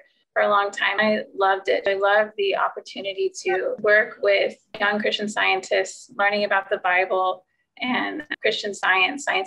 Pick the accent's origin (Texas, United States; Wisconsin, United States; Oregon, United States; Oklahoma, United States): Oklahoma, United States; I grew up in Oklahoma, and she knew